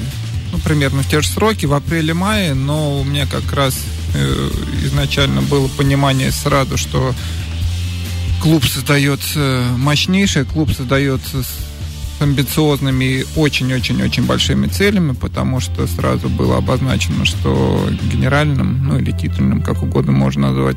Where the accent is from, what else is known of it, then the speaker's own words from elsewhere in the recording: Moscow, Russia; я как коренной москвич